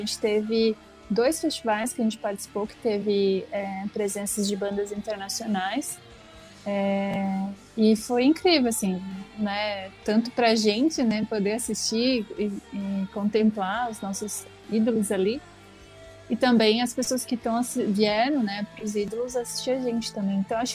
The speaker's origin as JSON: {"language": "Portuguese", "region": "Santa Catarina", "country": "Brazil", "said": "somos aqui de Santa Catarina e dois membros são de outro estado."}